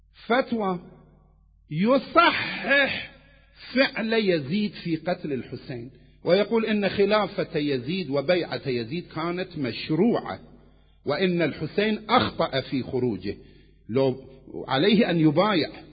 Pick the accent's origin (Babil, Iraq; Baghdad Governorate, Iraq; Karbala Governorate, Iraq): Karbala Governorate, Iraq; Karbala; أنا ابن كربلاء، أنا ابن العتبات المقدسة،